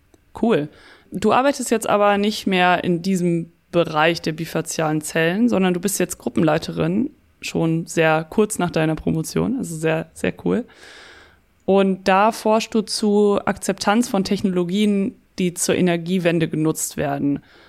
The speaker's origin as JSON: {"language": "German", "region": "Lower Saxony", "country": "Germany", "tie": "born or raised there", "said": "du kannst ja sehr weit gucken in Ostfriesland, weil es gibt da keine Berge, gibt es halt immer Windräder."}